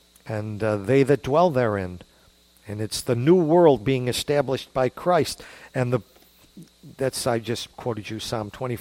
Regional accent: United States; But the point is, I remember I was upset as an American. They're taking our people.

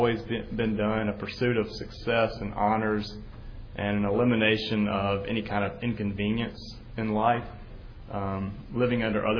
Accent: Jackson, Mississippi, United States; I grew up in Jackson, kind of the classic Jackson track of going to elementary school here at First Pres, moving on to Jackson Prep for junior high and high school, and then going on to Ole Miss.

